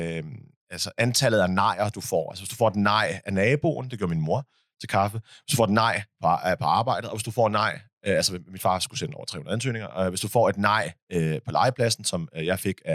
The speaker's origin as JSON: {"language": "Danish", "town": "Middelfart", "region": "Region of Southern Denmark", "country": "Denmark", "tie": "born or raised there", "said": "hvor der var en lokal pige fra Middelfart, hvor jeg voksede op."}